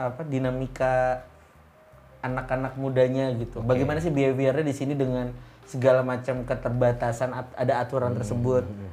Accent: Jakarta, Indonesia; point of view kita sebagai orang Jakarta gitu

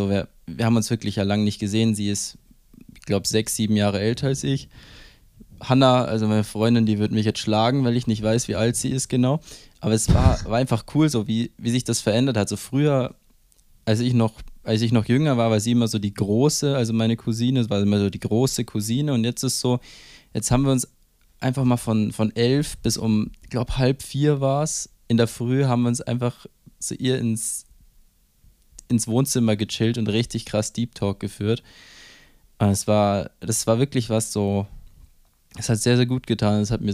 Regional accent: Stuttgart, Baden-Württemberg, Germany; So, wir kommen ja aus Stuttgart.

